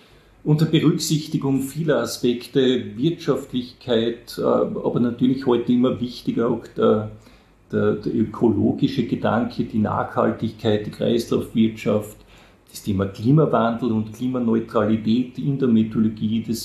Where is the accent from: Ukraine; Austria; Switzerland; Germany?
Austria; Leoben, Styria; Ich bin ein Kind der Region, bin Leobener, war in Leoben im Gymnasium, am sogenannten Neuen Gymnasium, mathematisches Realgymnasium